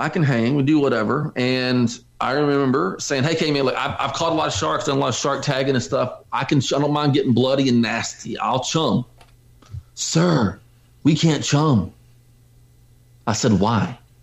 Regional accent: Texas, United States; I said, I'm from Texas and y'all think we're slow.

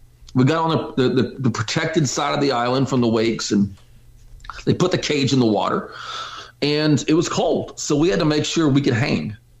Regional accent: Texas, United States; I said, I'm from Texas and y'all think we're slow.

